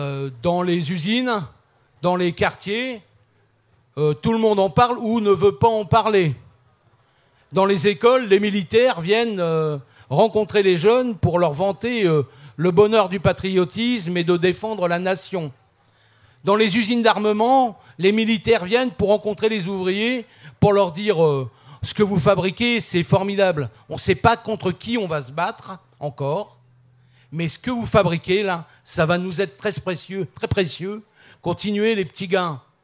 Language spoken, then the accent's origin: French; France; On n'est pas chinois, on n'est pas américain non plus. On est français, on habite en France